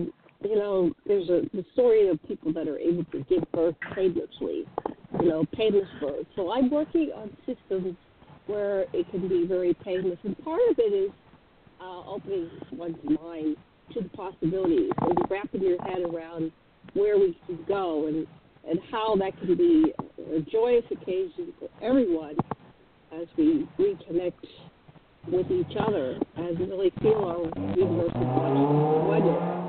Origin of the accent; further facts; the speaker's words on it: Pittsburgh, Pennsylvania, United States; I grew up in Pittsburgh, and we had a train three blocks away.